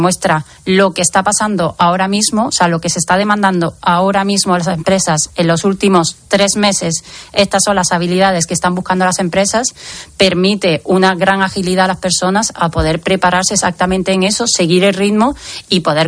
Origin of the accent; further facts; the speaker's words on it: Andalusia, Spain; está ganando campo, mi tierra Andalucía